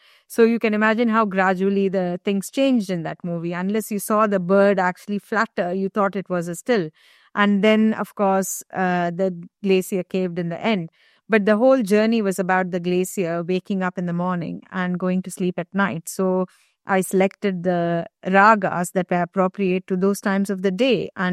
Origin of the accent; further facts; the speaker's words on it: India; The journey starts with going back to my roots, my identity as an Indian musician who studied classical South Indian music, Carnatic music.